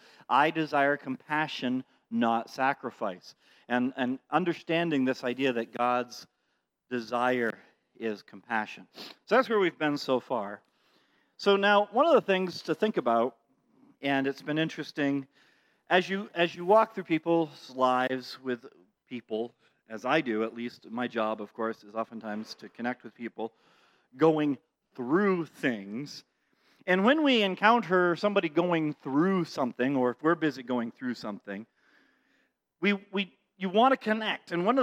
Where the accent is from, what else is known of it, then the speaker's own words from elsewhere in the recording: Maine, United States; I grew up in Little Baptist Church in Southern Maine, and have been taught the truth my whole life.